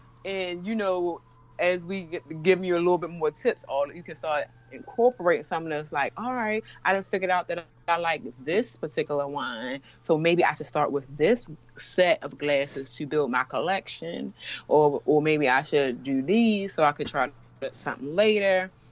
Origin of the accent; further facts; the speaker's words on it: Baltimore, Maryland, United States; I'm from Baltimore City. You know how many kids had lead poisoning?